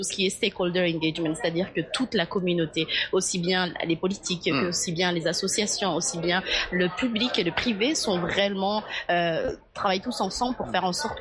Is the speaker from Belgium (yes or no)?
no; Djibouti; je viens de Djibouti.